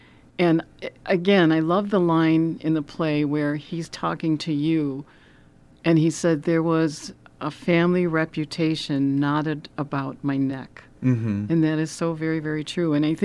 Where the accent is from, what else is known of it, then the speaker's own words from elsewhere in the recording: New York, United States; I'm originally from New York State, but I spent a lot of time in New York City.